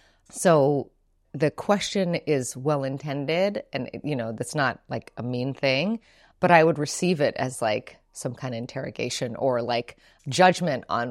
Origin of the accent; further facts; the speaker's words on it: Hawaii, United States; And I grew up on Big Island.